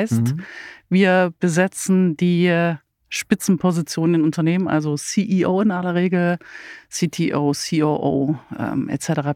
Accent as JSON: {"language": "German", "region": "Saxony-Anhalt", "country": "Germany", "tie": "born there", "lives_now": "Berlin, Germany", "said": "Ja, ich bin 81 geboren in Sachsen-Anhalt."}